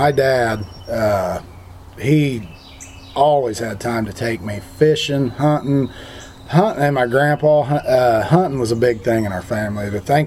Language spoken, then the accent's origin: English; Illinois, United States; even though we're from Illinois anymore, not always really proud of that, but it's small farm, you know.